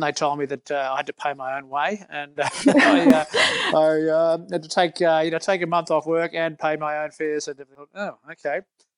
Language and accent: English; Melbourne, Victoria, Australia; I'm 67 years old. I was born in Melbourne and went to school and university in Melbourne.